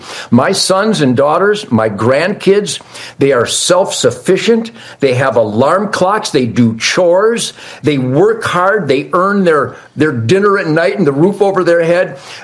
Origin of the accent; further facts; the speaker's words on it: United States; I'm an American. The heroes of the military are Americans.